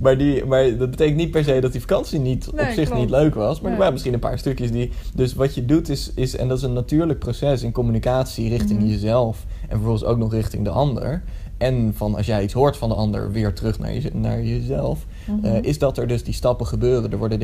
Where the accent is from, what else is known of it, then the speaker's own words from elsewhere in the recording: Utrecht, Netherlands; Ik kom uit de buurt van Utrecht vandaan.